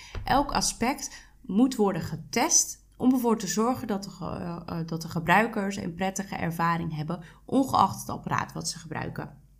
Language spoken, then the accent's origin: Dutch; Breda, North Brabant, Netherlands; ik kom uit Breda, dus ik ben ook werkzaam in de buurt van Breda.